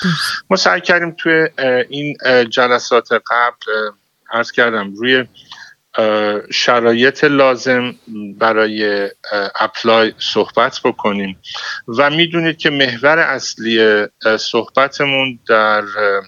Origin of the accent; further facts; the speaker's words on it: Iran; ما هم خب به عنوان یک ایرانی وقتی خبرها رو میشنویم ناراحت میشیم